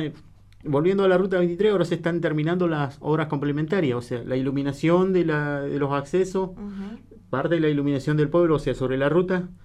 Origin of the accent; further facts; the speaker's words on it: Aguada de Guerra, Río Negro, Argentina; Yo soy nacido y criado en Aguada de Guerra.